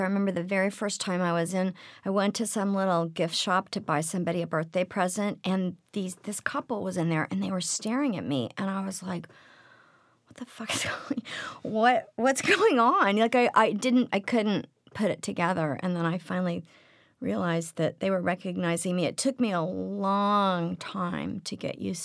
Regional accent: Oklahoma City, Oklahoma, United States; also born or lived in Los Angeles; Yes, my father is from Oklahoma City, and my mother's from Tulsa, and I grew up in Oklahoma City.

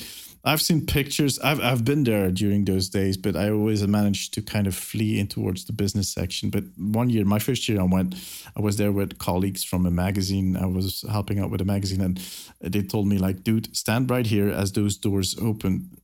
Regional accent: Ghent, Flanders, Belgium; Well, they do this con over here in my hometown of Ghent, which is called Facts, which is okay.

